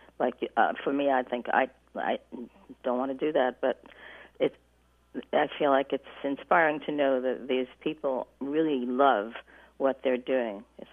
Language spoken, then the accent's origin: English; New York, United States; because I say I'm from New York.